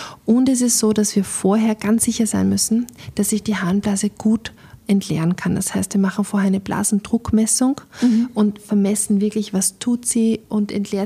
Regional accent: Austria; Und wir sind den Deutschen, hinken wir als Österreicher etwas nach

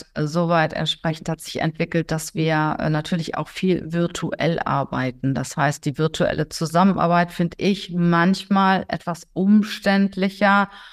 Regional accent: Cologne, North Rhine-Westphalia, Germany; Ich bin ja Kölnerin

